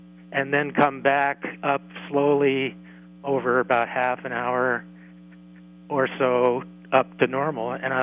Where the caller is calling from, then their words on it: Missoula, Montana, United States; from Missoula.